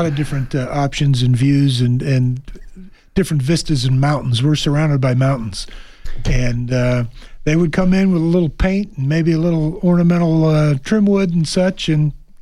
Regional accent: Ohio, United States; moved away as an adult; now in Arizona, United States; Well, I came from Ohio back in 1980, came to Arizona

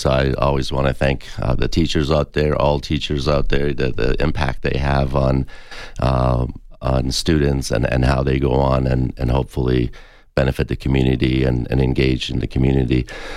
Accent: Madison, Wisconsin, United States; I grew up in Madison, Wisconsin, and lived in a small town for a while in Wisconsin and worked on a dairy farm

